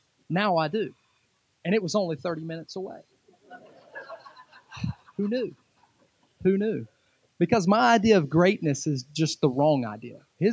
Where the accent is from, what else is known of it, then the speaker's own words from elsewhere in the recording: Wilson, North Carolina, United States; now in Rocky Mount, United States; I wouldn't be in Rocky Mount if it weren't for Jesus. I grew up in Wilson down the road.